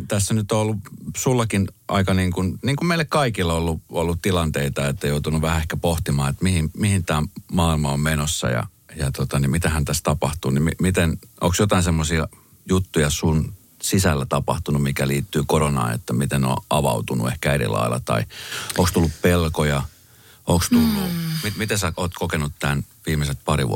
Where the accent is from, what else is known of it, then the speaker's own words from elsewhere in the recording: Colombia; Ja sitten jotenkin siitä sanotaan, että kun sä oot Kolumbiasta, että sulla on semmoinen tietty perhekeskeisyys ja lattari